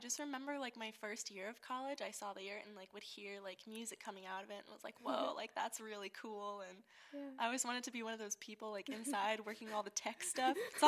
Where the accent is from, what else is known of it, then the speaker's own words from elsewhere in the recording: Raleigh, North Carolina, United States; which I'm from Raleigh, North Carolina, if nobody figured that out.